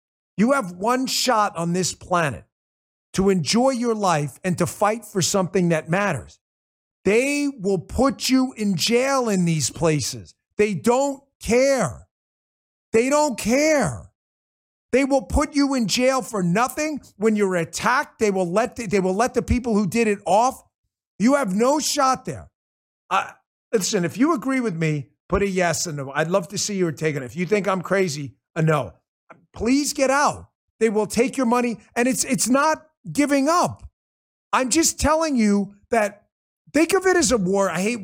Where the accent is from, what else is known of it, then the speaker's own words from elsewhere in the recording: New York City, New York, United States; I grew up in New York City, and I ran for office in Maryland twice.